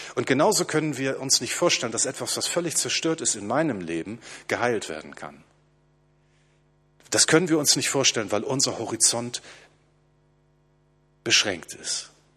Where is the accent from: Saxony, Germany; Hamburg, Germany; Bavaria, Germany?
Hamburg, Germany; Als ich ein kleiner Junge gewesen bin, hat mein Papa mich, ich komme ja aus Hamburg, mit auf den Elbdeich genommen